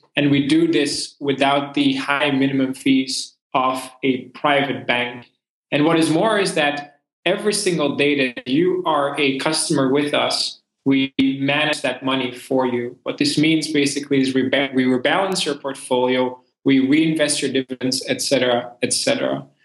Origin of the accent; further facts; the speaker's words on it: Belgium; also born or lived in Hong Kong / China; My background, I'm originally from Belgium